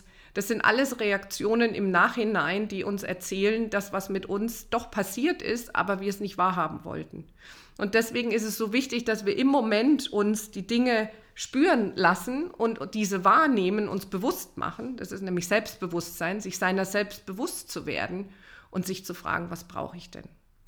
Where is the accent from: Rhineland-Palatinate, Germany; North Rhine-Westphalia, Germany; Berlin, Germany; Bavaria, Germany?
Bavaria, Germany; Munich; ich komme ja aus München, ganz München steht dann Kopf